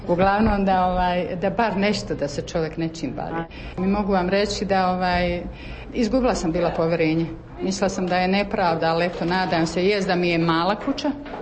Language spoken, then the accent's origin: Bosnian; Trnovo, Federation of Bosnia and Herzegovina, Bosnia & Herzegovina; also born or lived in Germany; iz Trnova sam. Stanovala sam 92. u Trnovu, otišla sam vani, moja su djeca van 91.